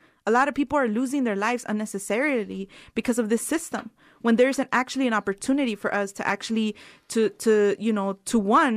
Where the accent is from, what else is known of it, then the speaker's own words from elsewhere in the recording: Los Angeles, California, United States; just to take Los Angeles, for example, where I grew up in South Central Los Angeles